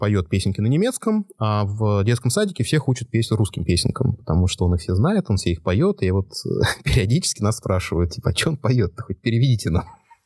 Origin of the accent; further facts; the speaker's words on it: Khimki, Moscow Oblast, Russia; moved away as an adult; now in Austria; я сам почти москвич, тоже как вот маленький городочек под Москвой Химки.